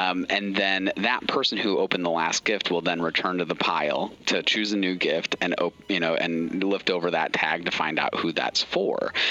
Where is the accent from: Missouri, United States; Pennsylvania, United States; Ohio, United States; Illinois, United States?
Illinois, United States; Bloomington; I'm from Bloomington, Illinois.